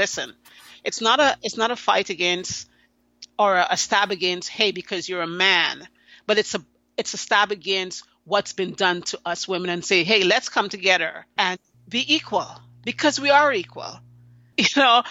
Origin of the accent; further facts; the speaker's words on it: Guyana; I grew up in South America. I was born in Guyana, South America, and that's where I spent the first 20 years of my life.